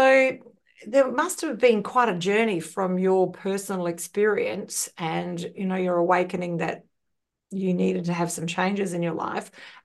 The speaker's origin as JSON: {"language": "English", "country": "Ireland", "said": "because I'm Irish, you're Irish."}